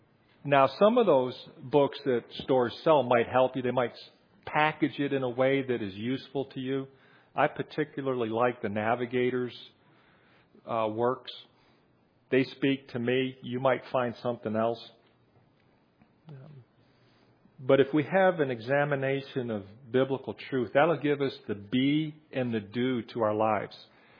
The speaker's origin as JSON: {"language": "English", "country": "United States", "said": "although I'm an American and I believe in exercising my constitutional rights."}